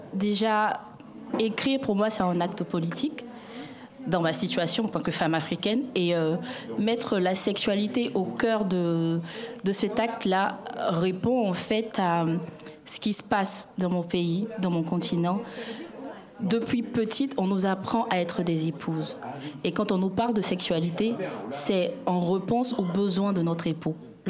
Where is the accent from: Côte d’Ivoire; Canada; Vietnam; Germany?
Côte d’Ivoire; now in France; Je suis née, j'ai grandi en Côte d'Ivoire avant de m'installer en France.